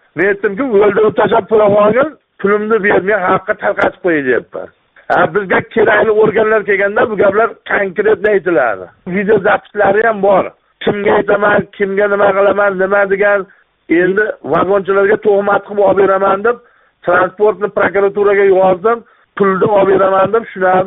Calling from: Sirdaryo Region, Uzbekistan; Haqiqat yo'q ekan bizda O'zbekistonda. Sizga qo'ng'iroq qilyapman.

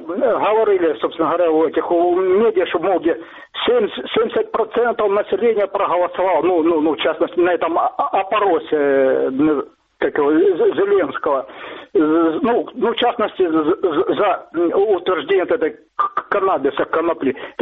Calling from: Mariupol, Donetsk Oblast, Ukraine; с Мариуполя.

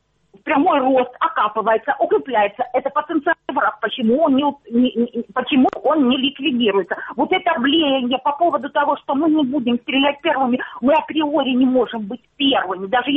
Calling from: Luhansk Oblast, Ukraine; Здравствуйте, это опять Луганщина.

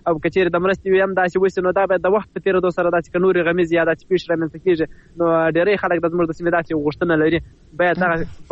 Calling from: Helmand, Afghanistan; د هلمند ولایت د واشیر ولسوالۍ څخه له ډېرې مودې وروسته

